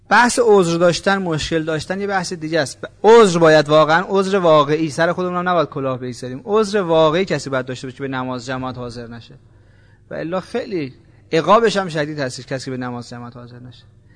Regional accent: Iran; moved away as an adult; این وضعیت من هستش که از ایران اومدم مثلا دنبال خوشبختی توی خارج

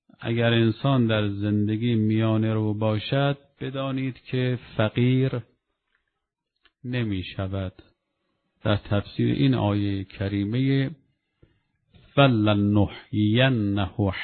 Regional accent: Mashhad, Razavi Khorasan, Iran; من یادم میاد بعضی کسبر میشناختم در زمان بچگیم در مشهد، از بستگان بودن

